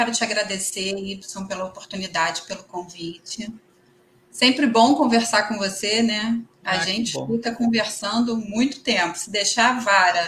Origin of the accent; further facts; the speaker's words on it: Rio de Janeiro, Brazil; also born or lived in Campos; Mas moro no Rio de Janeiro desde 2 anos de idade. Tenho 48 anos.